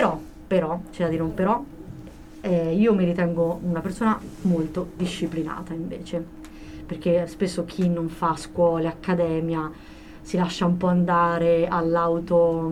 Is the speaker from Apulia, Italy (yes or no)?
yes; Apulia, Italy; Io vengo dalla Puglia, la mia famiglia è pugliese, e ci sono tutte dinamiche di paese eccetera, cioè, c'è anche l'uso del dialetto